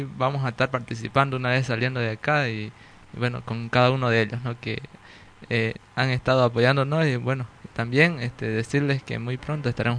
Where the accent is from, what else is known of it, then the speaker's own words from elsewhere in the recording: Santa Cruz, Bolivia; soy de la Chiquitanía, ¿no?